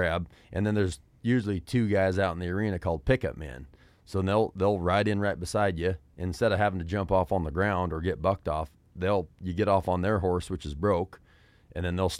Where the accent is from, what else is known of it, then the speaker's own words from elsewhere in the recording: Wyoming, United States; I lived in Nashville for a bit, but I'm from Wyoming, still live out there.